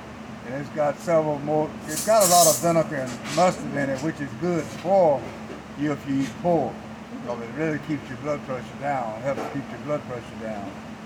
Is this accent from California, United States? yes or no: no; Madison, Georgia, United States; born there; now in Ellenwood, United States; I was born in Morgan County, Madison, Georgia, but I live out in Ellenwood, Georgia.